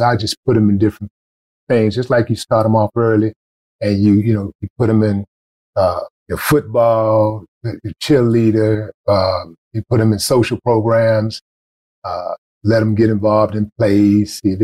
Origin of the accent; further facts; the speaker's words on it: Houston, Texas, United States; Because I'm from Houston, so we take our food seriously.